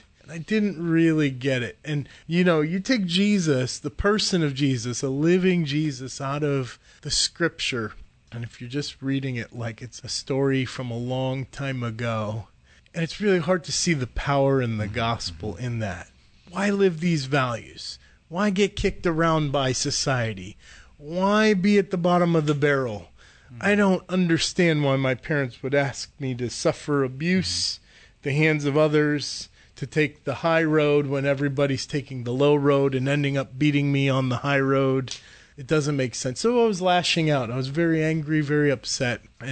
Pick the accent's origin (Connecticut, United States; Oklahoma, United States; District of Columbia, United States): Connecticut, United States; Well, I grew up in Eastern Connecticut, and the thing about the New England states is it used to be the place where innovation rested.